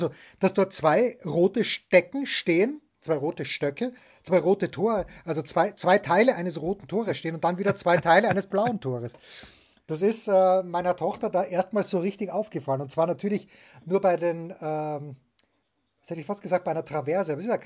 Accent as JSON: {"language": "German", "town": "Voitsberg", "region": "Styria", "country": "Austria", "said": "solange es halt noch Schnee gab in den Gefilden, wo ich herkomme. Also jetzt gibt es auch noch einen Berg im Bezirk Voitsberg, wo man Skifahren kann"}